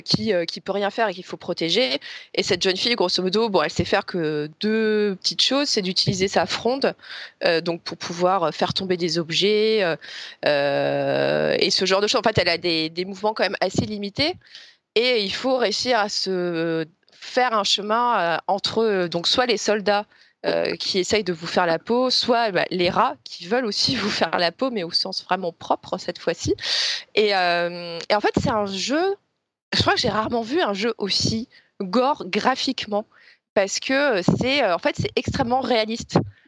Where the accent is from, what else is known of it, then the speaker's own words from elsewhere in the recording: France; tu sens que t'es en France, donc c'est en tant que Français, je trouve ça bien